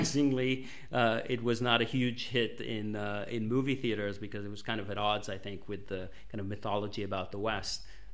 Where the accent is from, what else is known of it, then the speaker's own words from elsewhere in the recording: Israel; You know, I grew up in Israel, so I have the Israeli analogs of those as well in mind.